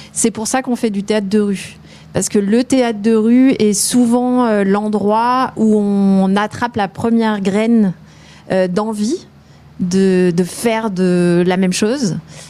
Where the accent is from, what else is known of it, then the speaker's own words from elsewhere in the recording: south of France, France; Je suis originaire du sud de la France.